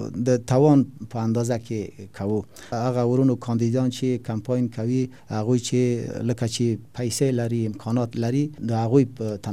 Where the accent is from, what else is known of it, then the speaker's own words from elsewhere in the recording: Afghanistan; born there; زه د افغانستان په خاورې کې زیږیدلې یم په دغه خاورې کې ژوند می تیر کړل ده په مختلف ولایتو کې